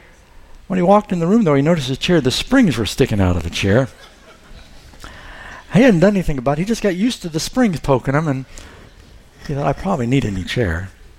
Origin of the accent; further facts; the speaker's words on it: New York City, New York, United States; They used to do it when I grew up in New York City.